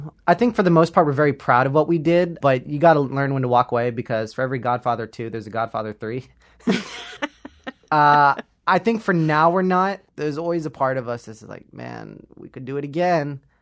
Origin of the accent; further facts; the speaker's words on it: Ohio, United States; Well, for me, I grew up in, you know, central Ohio, right outside of Columbus, and we had pretty much one mosque growing up, and everybody kind of went there.